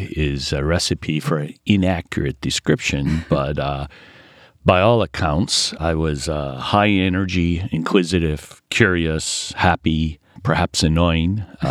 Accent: Rhode Island, United States; also born or lived in Eleuthera, Bahamas / Guantanamo; my childhood in Rhode Island, but early childhood was in Eleuthera in the Bahamas, an island. And then I moved from Eleuthera basically from there to Guantanamo. And then I came to the United States around fourth grade.

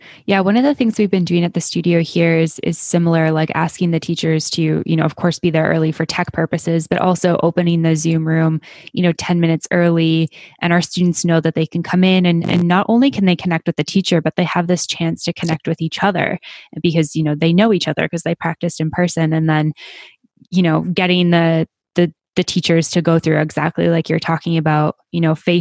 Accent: Canmore, Alberta, Canada; the one studio that I work with here in Canmore, like my hometown in Canada.

